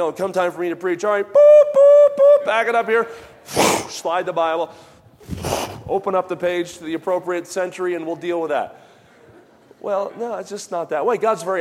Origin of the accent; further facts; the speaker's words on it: New Jersey, United States; When I grew up in New Jersey, we did not have a lot of strong separation in some personal issues